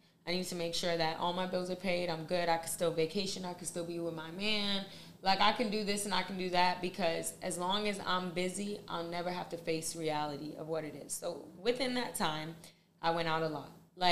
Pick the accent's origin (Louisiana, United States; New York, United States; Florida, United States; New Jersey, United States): New York, United States; and we grew up in New York.